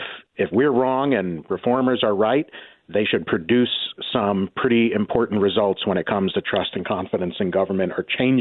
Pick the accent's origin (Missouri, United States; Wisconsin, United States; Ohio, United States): Missouri, United States; like, say, my home state of Missouri, where it's a bit more laissez-faire about campaign finance.